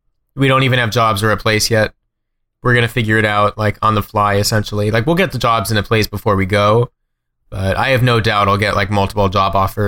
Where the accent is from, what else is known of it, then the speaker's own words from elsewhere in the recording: California, United States; I grew up only in California and wanted to spread my wings.